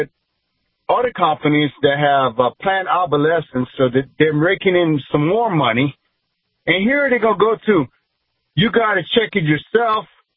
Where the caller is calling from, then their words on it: New Iberia, Louisiana, United States; New Iberia, Louisiana.